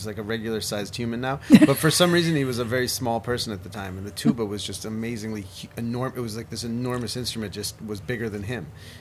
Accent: New York, United States; He grew up on 87th and 2nd, and I grew up on 83rd and 1st, and we'd meet in the middle.

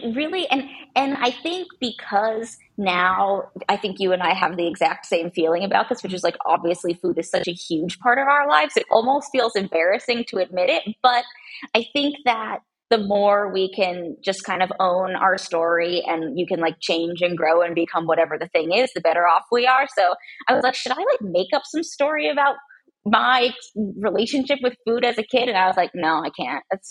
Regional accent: San Diego, California, United States; also born or lived in Portland, Oregon; But, you know, I grew up half in San Diego and half in Portland, Oregon.

